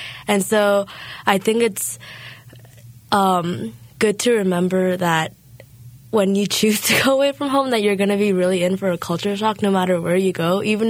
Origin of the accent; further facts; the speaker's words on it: the South, United States; now in Brunswick, United States; I go to Bowdoin College in Brunswick, Maine, and yeah, it was an adjustment because I am a Southerner and not a Mainer at all